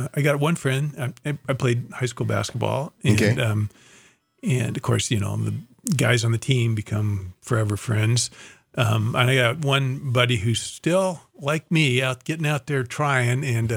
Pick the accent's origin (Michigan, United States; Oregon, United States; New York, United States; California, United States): Oregon, United States; Glide; when I was growing up in Glide, having just a great childhood. And so my memories of Glide and in Oregon are all very warm. We had family members nearby.